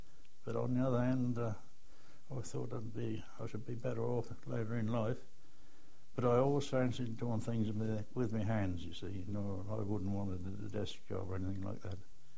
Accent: Halstead, East of England, United Kingdom; born there; I was born in Halstead, in North Essex, on the 1st of October, 1895.

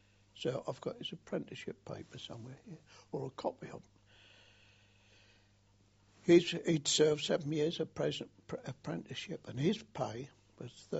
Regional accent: London, United Kingdom; In my case, I came from London, so, of course, I got Chatham.

